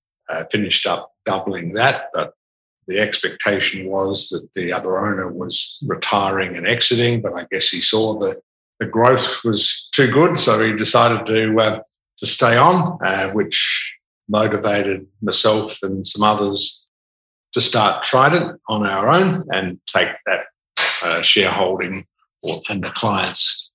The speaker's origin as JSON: {"language": "English", "town": "Perth", "region": "Western Australia", "country": "Australia", "tie": "born or raised there", "said": "I was born in Perth and went to school here."}